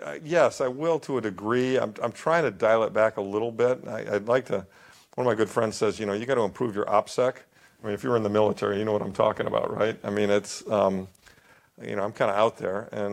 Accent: Midwest, United States; I grew up in the Midwest.

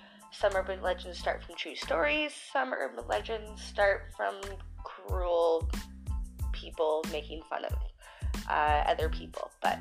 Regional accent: Ontario, Canada; I'm from Ontario, so I figured I would choose something that was from where I was from.

